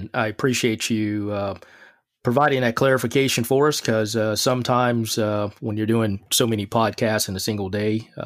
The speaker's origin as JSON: {"language": "English", "region": "Mississippi", "country": "United States", "tie": "born or raised there", "said": "Obviously, myself, born and raised in Mississippi, I don't live there anymore, but we certainly had a multi-diverse cultural school as well."}